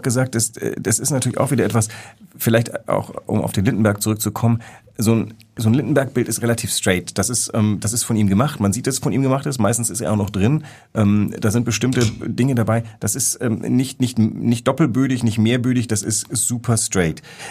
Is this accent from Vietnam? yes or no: yes; Vietnam; Von Kautschuk muss man wissen, als Vietnamese, da gibt's eine Geschichte.